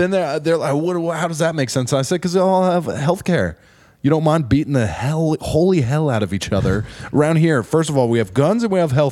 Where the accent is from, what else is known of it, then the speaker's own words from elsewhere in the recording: United States; I felt, you know, okay, I'm an American here.